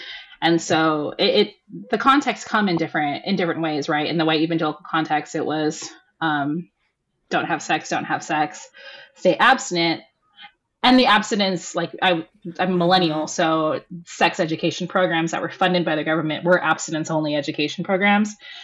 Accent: Philippines; And we're Filipino. If you're Filipino and you understand our obsession with basketball, then you would totally get it.

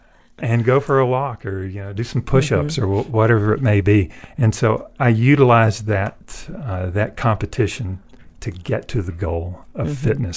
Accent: the South, United States; for me, from growing up in the South, there's flamboyant names, you know.

